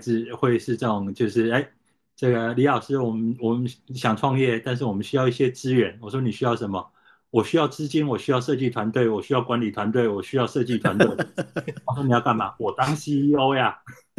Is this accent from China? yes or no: no; Taiwan; 像我在台湾我们长大的时候，这种70、80年代那时候的这种商业杂志